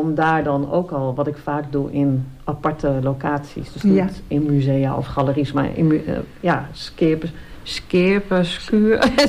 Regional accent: De Koog, North Holland, Netherlands; also born or lived in Enschede; Toen gingen ze naar de Koog, daar heb je die mooie duincamping

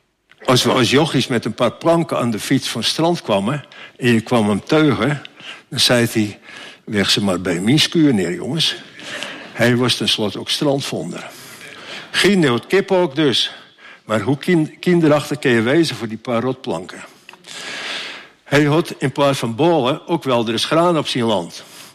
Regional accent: Texel, North Holland, Netherlands; Nog steeds een beetje skeef op Tessel. Ik ben opgegroeid aan de Kolk en had een fijne jeugd.

